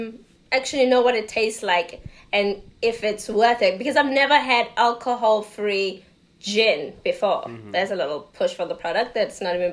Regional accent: Mabopane, Gauteng, South Africa; Mabupane, which is how we say it, but it's more now. It's not now. It's an extension of Pretoria.

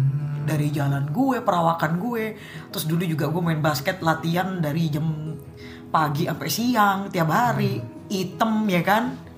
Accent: Java, Indonesia; gue orang Jawa nih. Di Jawa tuh kan ada kayak weton. Kebetulan gue tuh Sabtu Pahing.

